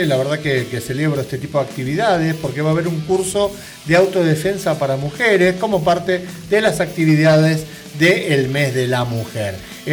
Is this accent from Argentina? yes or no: yes; Argentina; No queda mucho más para decir, y eso es mucho ya que somos dos argentinos.